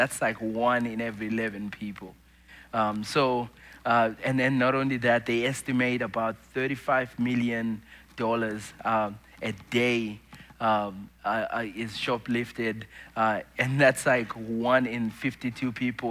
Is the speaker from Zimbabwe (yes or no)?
yes; Zimbabwe; I grew up in Zimbabwe